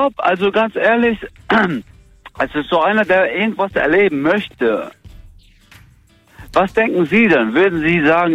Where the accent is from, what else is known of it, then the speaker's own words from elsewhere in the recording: Koblenz, Rhineland-Palatinate, Germany; Ich komme aus Koblenz.